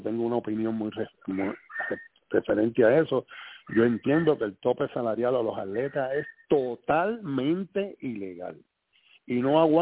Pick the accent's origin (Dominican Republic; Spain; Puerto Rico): Puerto Rico; La diferencia de nosotros como puertorriqueños era ver que nuestro equipo nacional, hecho de boricua, jugando aquí